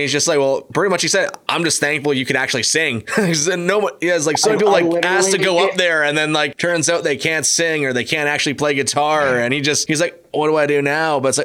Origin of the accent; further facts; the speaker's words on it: Brampton, Ontario, Canada; Because growing up there, I'm from Brampton